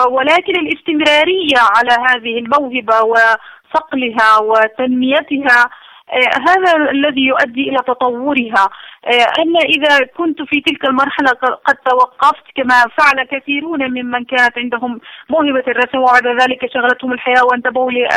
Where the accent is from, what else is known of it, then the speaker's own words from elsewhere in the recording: Gaza, Gaza Strip, Palestine; also born or lived in Sharjah, UAE; مواليد مدينة غزة عام 1972، ولدت في حي الشجاعية بمدينة غزة، ترعرعت في مدينة غزة ومدارسها